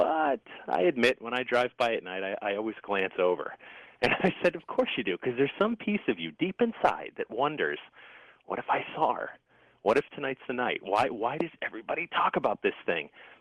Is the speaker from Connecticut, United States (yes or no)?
yes; Connecticut, United States; So I grew up in Connecticut, and this little small town